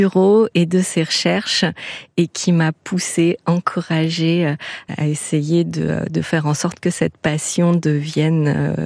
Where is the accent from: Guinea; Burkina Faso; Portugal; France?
France; Montreuil, Île-de-France; moi j'ai grandi dans le bitume, j'ai grandi à Montreuil, en région parisienne, mais les oiseaux étaient là